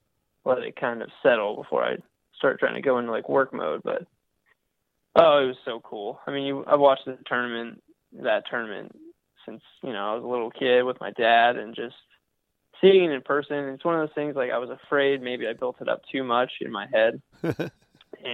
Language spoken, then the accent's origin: English; Columbus, Ohio, United States; I grew up in Columbus, Ohio, but I'm proud to work here.